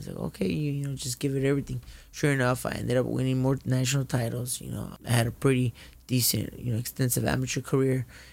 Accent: Santa Ana, California, United States; You know, growing up in Santa Ana.

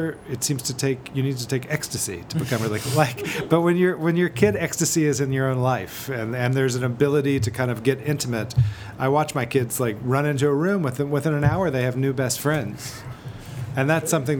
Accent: New York City, New York, United States; I'm from New York City. This film is set in Brooklyn for the most part.

